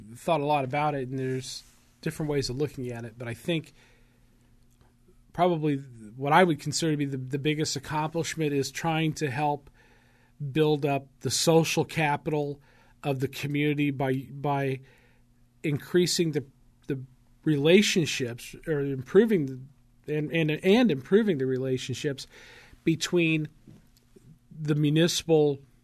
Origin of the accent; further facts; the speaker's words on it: Rushville, United States; growing up in Rushville, I can remember people saying, well, the only people ever get any attention are business owners because they bring tax money in.